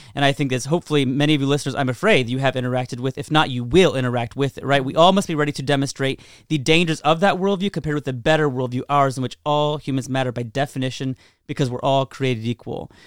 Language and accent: English; Indiana, United States; I grew up in Indiana. It didn't make me less of a person.